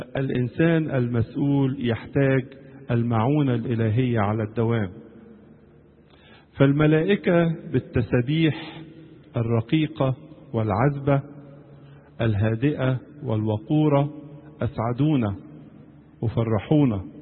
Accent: Egypt; نصلي من أجل بلادنا مصر، نصلي من أجل كل شعبها

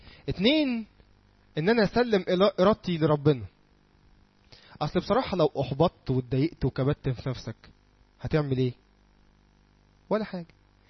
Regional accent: Egypt; احنا كمجتمع مصري

